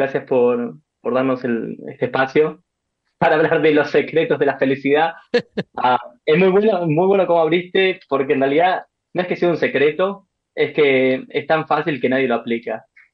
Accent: Tilcara, Jujuy, Argentina; me volví al norte, de donde soy oriundo, a Tilcara, es un pueblito

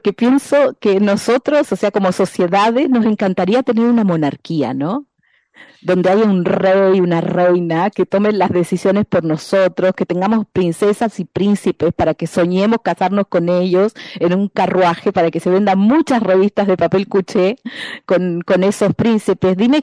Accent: Argentina; also born or lived in Chile; yo amo Argentina, yo me crié en Argentina, yo juré la bandera argentina, la celeste y blanca

